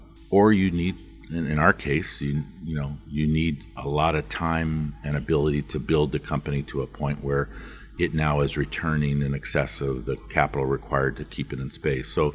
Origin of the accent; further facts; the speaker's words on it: Dayton, Ohio, United States; Growing up in Dayton, Ohio, near where the Wright brothers grew up and walking by Orville Wright's house every day